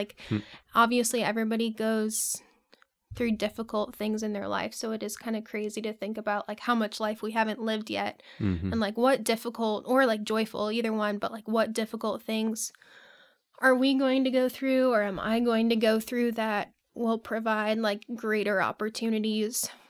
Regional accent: St. Charles, Missouri, United States; So I grew up in St. Charles, Missouri, like a suburb of St. Louis, with a Catholic family and Catholic grandparents

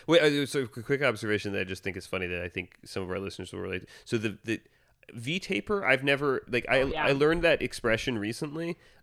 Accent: the South, United States; I grew up in the South in like the evangelical church.

